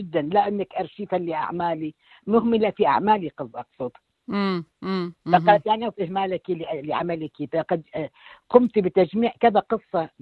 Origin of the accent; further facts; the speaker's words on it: Iraq; ولكن يعني أولا كوني عراقية، يعني من سابع المساحيات وصل لغزة.